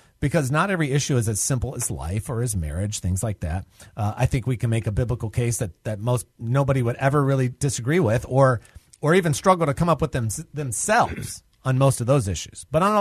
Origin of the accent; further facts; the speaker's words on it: United States; I'm a follower of Jesus Christ who happens to have been born and live and be raised and live in the United States of America. And I love my country, but I don't idolize it anymore.